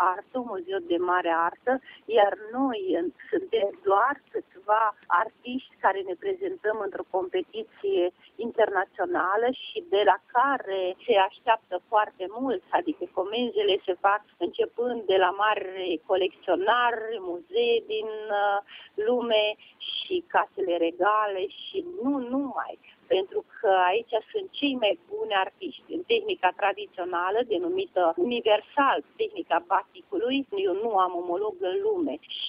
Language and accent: Romanian; Moldovița, Suceava County, Romania; M-am născut aici, în Moldovița. De mic am lucrat ouă.